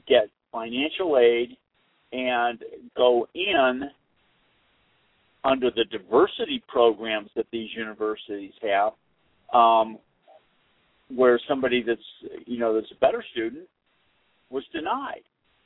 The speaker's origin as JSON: {"language": "English", "region": "Massachusetts", "country": "United States", "also_born_or_lived": "Iowa", "said": "Whereas, mine, I come from Massachusetts, starts 025. Or maybe is it Iowa, since I was born in Iowa."}